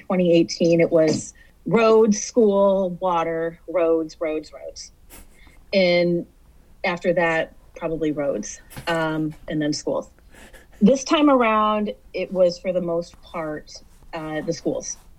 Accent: Walled Lake, Michigan, United States; the Oakland County portion of Northville, my hometown, Walled Lake, South Lyon and Lyon Township

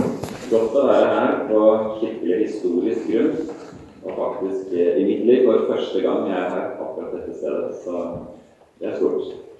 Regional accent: Oslo, Norway; accent: Eastern Norwegian; now in Kristiansand, Norway; Som dere hører på min dialekt, så jeg egentlig østlandsgutt, altså, fra Oslo. Men bor på tiden, har gjort det i 20 år i Kristiansand.

